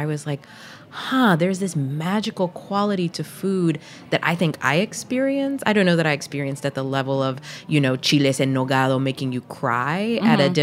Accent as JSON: {"language": "English", "region": "the South", "country": "United States", "tie": "born or raised there", "said": "particularly when I was growing up in the South, and would look at my American friends' pantries versus what was in my pantry"}